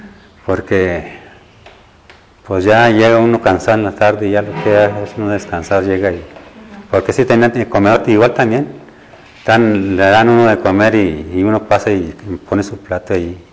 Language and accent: Spanish; Zacatecas, Mexico; yo iba allá a mi tierra, a Zacatecas.